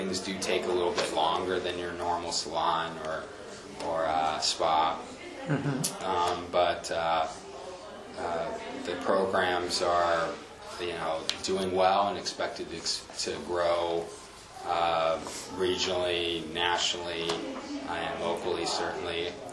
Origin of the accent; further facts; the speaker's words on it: Arizona, United States; I'm from Arizona.